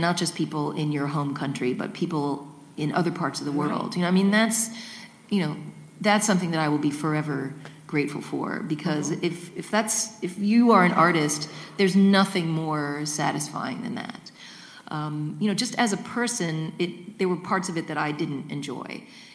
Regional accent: Kentucky, United States; And, you know, I grew up in Kentucky, so to be playing a you know, gig in New York City, I was like, ah.

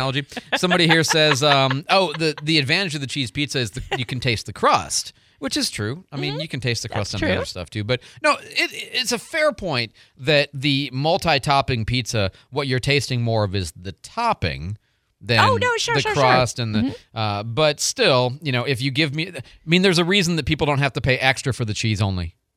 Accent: Chicago, Illinois, United States; But, you know, I'm from Chicago, so that's my view.

